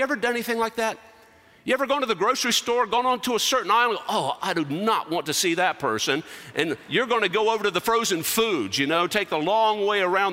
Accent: Winston-Salem, North Carolina, United States; In North Carolina, just a little distance outside of my hometown, Winston-Salem, up in the mountains is a country club called Roaring Gap Country Club

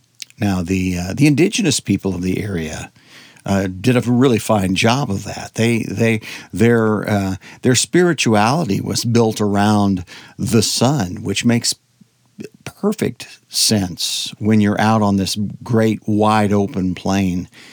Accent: Nebraska, United States; I grew up in Nebraska, so it wasn't a big shock to me

